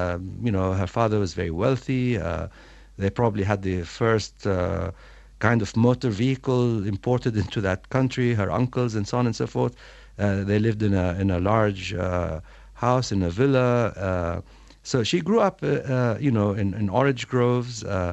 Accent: Jerusalem, East Jerusalem, Palestine; I grew up in Jerusalem, in East Jerusalem, namely the sense that we had been victimized as Palestinians, as a Palestinian people

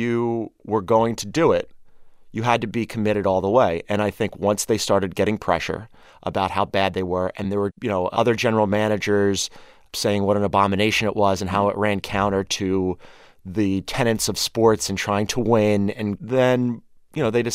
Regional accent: Philadelphia, Pennsylvania, United States; And for me, as a Philadelphian, and as somebody who had covered those teams pre-Sam Hinkie

